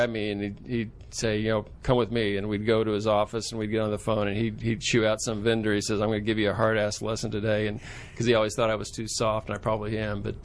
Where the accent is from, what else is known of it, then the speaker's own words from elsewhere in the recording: Kansas, United States; I grew up in Kansas.